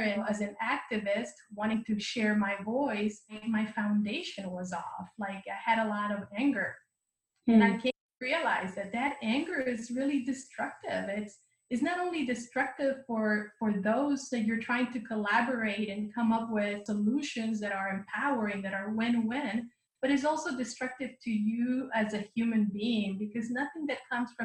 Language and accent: English; Panama; But growing up in Panama